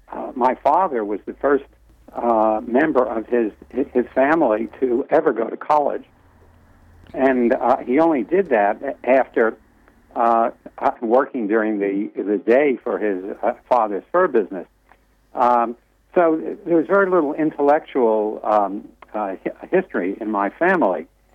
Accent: Brooklyn, New York, United States; And I was raised in Brooklyn.

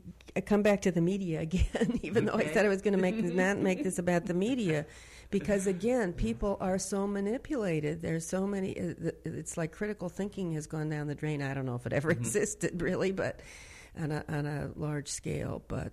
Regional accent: Midwest, United States; I grew up in the Midwest in a very kind of right-wing white community. I say the heartland of right-wing America.

